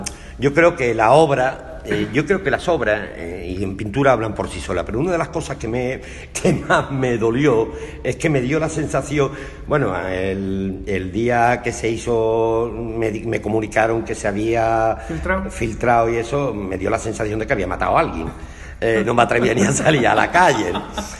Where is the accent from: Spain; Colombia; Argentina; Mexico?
Spain; Jerez de la Frontera, Andalusia; con la idea de lo que era mi tierra, Jerez de la Frontera